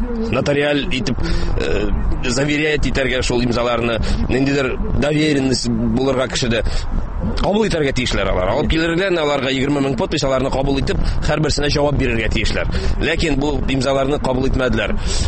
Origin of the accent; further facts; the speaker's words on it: Naberezhnye Chelny, Tatarstan, Russia; Без Чаллы халкы һәм Нижнекамск халкы ике шәһәр бергә 20 000 имза җыйдык.